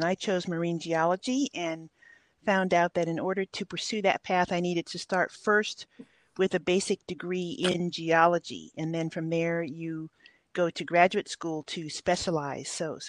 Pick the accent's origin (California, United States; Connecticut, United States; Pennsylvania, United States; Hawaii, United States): Hawaii, United States; because of my childhood growing up in Hawaii and being in the ocean just about every day